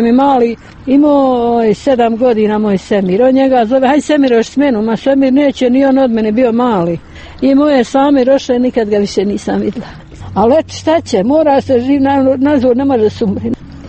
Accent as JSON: {"language": "Bosnian", "town": "Bratunac", "region": "Republika Srpska", "country": "Bosnia & Herzegovina", "said": "iz Bratunca sam"}